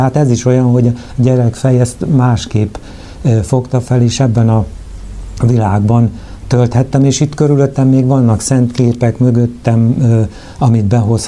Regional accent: Léh, Borsod-Abaúj-Zemplén, Hungary; now in Szikszó, Hungary; Hanem én Léhen születtem Abaújban, ez egy kicsinke falucska itt 15 kilométerre, szárazvölgyben, és tehát ott töltöttem

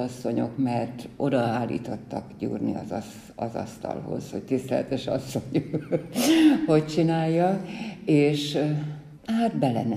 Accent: Gyöngyös, Heves, Hungary; also born or lived in Jászberény; el kellett jönnünk Jászberényből, ahol éltünk, születtem, nagymamáim még éltek, családom élt. 64-ben költöztünk Gyöngyösre, én 10 évesen, 9 évesen kerültem. Legszebb gyermekéveimet ott éltem.

